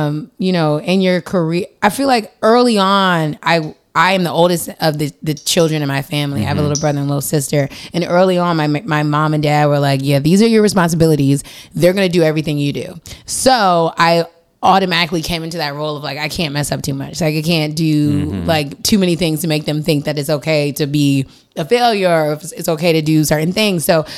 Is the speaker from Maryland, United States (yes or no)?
yes; Maryland, United States; also born or lived in Washington D.C.; So yeah, I'm from the Washington D.C. area, D.C., Maryland, Virginia. Like, it's my heart, but Maryland is where I grew up mostly, and then D.C. is where I was born.